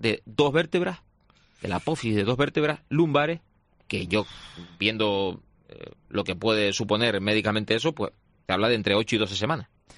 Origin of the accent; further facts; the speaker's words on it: Canary Islands, Spain; Nosotros somos canarios.